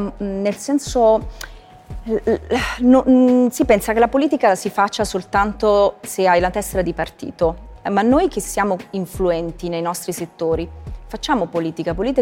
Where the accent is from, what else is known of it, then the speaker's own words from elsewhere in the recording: Basilicata, Italy; moved away; Io sono arrivata dalla provincia e quando sono arrivata a Roma ero, cioè mi dicevano di dove sei? Io dicevo sono lucana, bella Lucca. Dovevo spiegare dove fosse ubicata la Basilicata